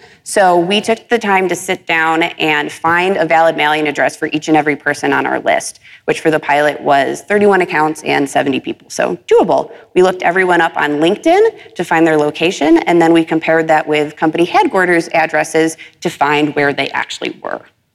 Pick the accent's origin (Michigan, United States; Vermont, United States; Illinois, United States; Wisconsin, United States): Illinois, United States; Chicago; The Cubs won the World Series, which was kind of a big deal in my hometown of Chicago.